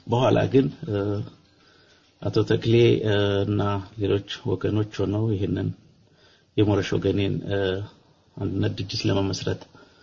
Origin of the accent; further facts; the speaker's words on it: Addis Ababa, Ethiopia; ያደግኩት አዲስ አበባ ነው። በተለይ ኮልፌ የሚባለውን ታወቃችሁ? ኮልፌ አካባቢውን ፈጥኖ ደራሽ ወይም ልኳንዳ ተራ የሚባለውን የአዲስ አበባ ክፍል የምታውቁ ሰዎች ካላችሁ እዚህ አካባቢ ነው ያደግኩት።